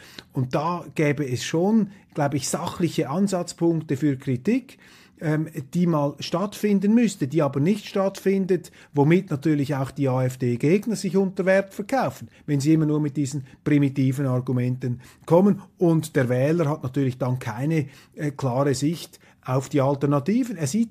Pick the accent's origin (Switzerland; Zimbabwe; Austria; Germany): Switzerland; für mich als Schweizer, weltoffener Schweizer gewissermaßen